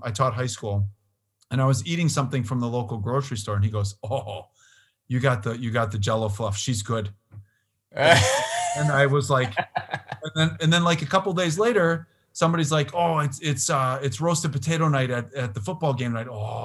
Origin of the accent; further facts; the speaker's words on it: Port Washington, Wisconsin, United States; now in Milwaukee, United States; I live in the north side of Milwaukee. I grew up in Port Washington.